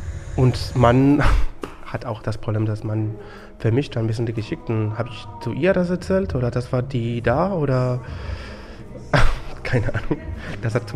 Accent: Barcelona, Catalonia, Spain; now in Berlin, Germany; Ich komme aus Barcelona und ich bin jetzt 32.

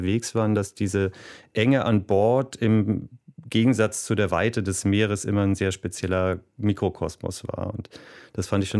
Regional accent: Kiel, Schleswig-Holstein, Germany; Ja, ich bin in Kiel aufgewachsen und da hat man automatisch ja einen speziellen Bezug zum Meer.

